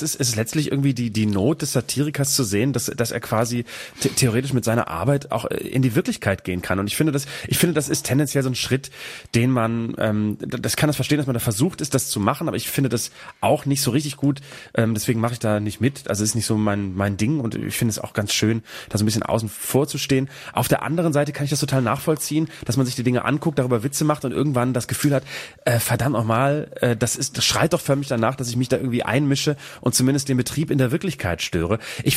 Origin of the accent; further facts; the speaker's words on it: Bremen, Germany; ich mich von Fegesack entferne, gedanklich oder zeitlich von meiner Jugend da in Bremen-Nord